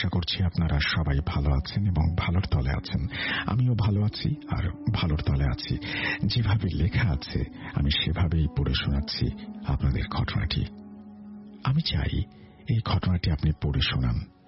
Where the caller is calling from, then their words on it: Mahadevpur, Rajshahi Division, Bangladesh; মহাদেবপুর নওগাঁ থেকে বলছি, নবম শ্রেণীতে পড়ি। আজ আমি আমার গ্রামের বাড়ি চেরাগপুরের